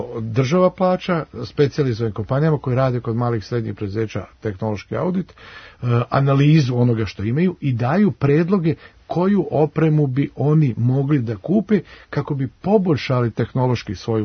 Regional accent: Serbia; ne samo kod nas u Srbiji, nego u celoj Evropi

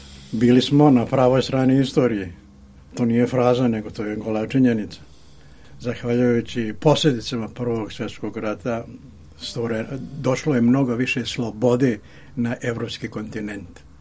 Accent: Vojvodina, Serbia; govorim kao stari Vojvođanin

